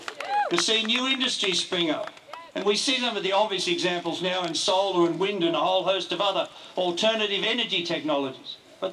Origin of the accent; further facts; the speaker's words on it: Australia; But I am embarrassed as an Australian